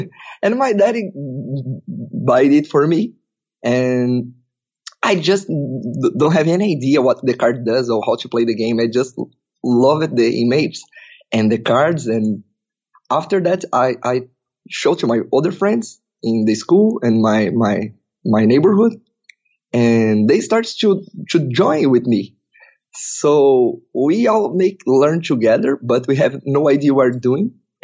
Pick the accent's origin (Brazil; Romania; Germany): Brazil; Sao Paulo, São Paulo; English is a second language; Yes, I do. I live here since I was a children. I love Brazil. I love Sao Paulo.